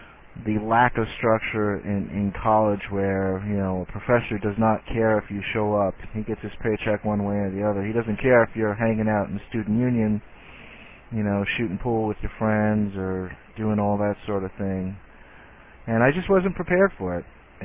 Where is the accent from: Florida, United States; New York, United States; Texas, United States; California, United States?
New York, United States; New York City; I grew up in Queens, New York. I basically, from the age of about 5 on, I lived in Queens, New York.